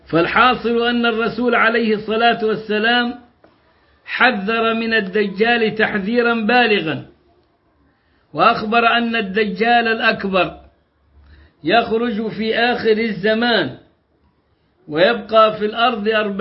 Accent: Upper Egypt, Egypt; عنبة دي عندنا في الصعيد

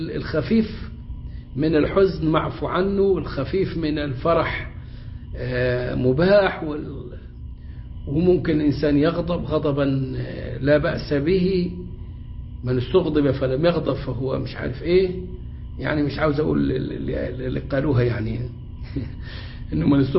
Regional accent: Egypt; accent: Egyptian; يعني بلهجتنا المصرية يموتوا فطيس

